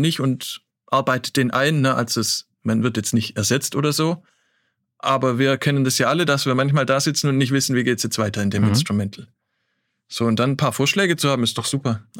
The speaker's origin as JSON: {"language": "German", "region": "Baden-Württemberg", "country": "Germany", "said": "Also 24 Dollar kommt für mich als Schwabe überhaupt nicht in Frage."}